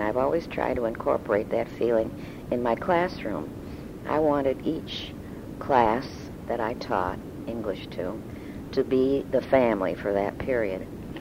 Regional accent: Cleveland, Ohio, United States; I was born and brought up in Cleveland, Ohio. I was the fifth of six children that Mother and Dad had, and it was a wonderful time to be in Cleveland because it was a large city

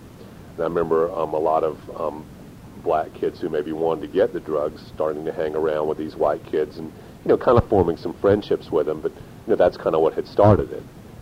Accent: Chapel Hill, North Carolina, United States; growing up in Chapel Hill, I think we all kind of had the sense that we were maybe a little more sophisticated than maybe other kids might be.

